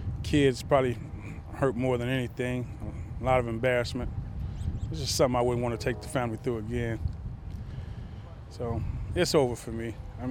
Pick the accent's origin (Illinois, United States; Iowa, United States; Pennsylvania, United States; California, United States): Illinois, United States; Kankakee; from Kankakee, Illinois.